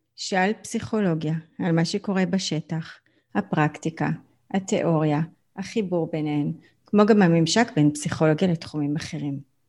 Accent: Ramat HaSharon, Tel Aviv District, Israel; שתינו גדלנו ברמת השרון

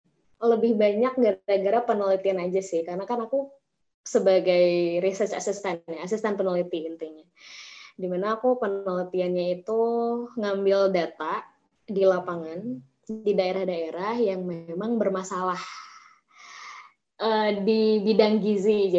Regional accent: West Java, Indonesia; aku asli Jawa Barat

